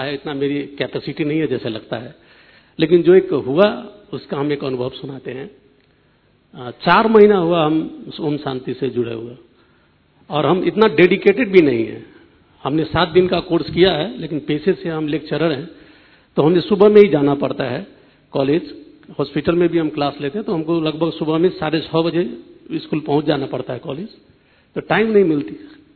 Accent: Kathmandu, Bagmati, Nepal; और हम काठमांडू से आए हैं।

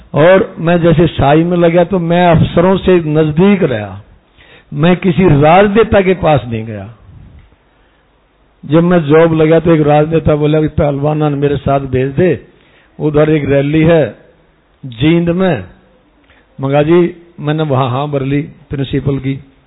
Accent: Rona, Haryana, India; सोनीपत में मेरा जिला है और उसके साथ हमें करखोदा कस्बा, रोना मेरा गांव है।

